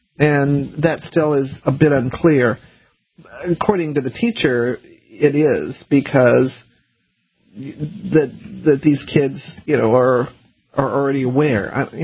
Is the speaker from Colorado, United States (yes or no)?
yes; Colorado, United States; And I didn't grow up in a gun environment, except that I grew up in Colorado.